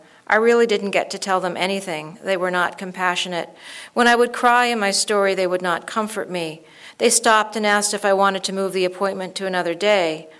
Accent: Sudan; moved away; We come from Sudan, and we only know about the UN for help.

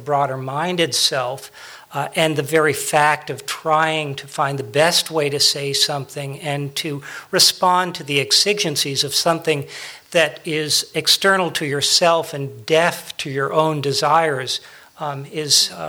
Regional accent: Vermont, United States; I grew up in Vermont when Robert Frost was still alive

